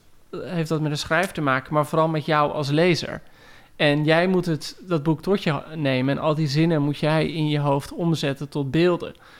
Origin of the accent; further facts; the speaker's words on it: Heerhugowaard, North Holland, Netherlands; Ik bedoel, ik groeide op in Heerhugowaard.